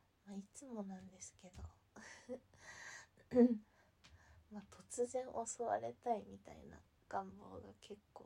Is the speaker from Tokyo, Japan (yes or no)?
yes; Tokyo, Japan; 出身はずっと東京生まれ、東京育ちです。あんまり東京の外に出たことがないので